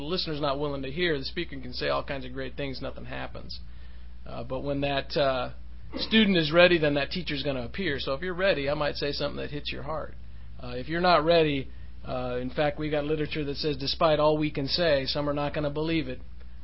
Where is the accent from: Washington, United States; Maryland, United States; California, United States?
California, United States; When I was in Spain, I was raised in America. I had American history crammed down my throat. I had a very American perspective.